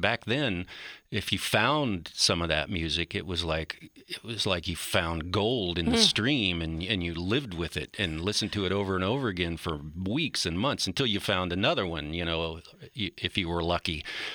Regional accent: Dayton, Ohio, United States; I grew up in Belmont, part

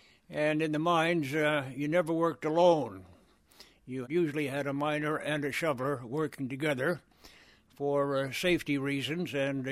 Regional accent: New York City, New York, United States; now in Montana, United States; Yes, I was born in New York City in 1903. My father and mother were Irish immigrants, and I was the firstborn in my family in this country.

